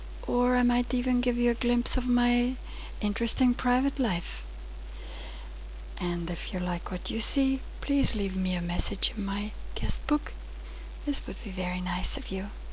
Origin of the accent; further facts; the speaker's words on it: Salzburg, Austria; I'm original from Salzburg, Austria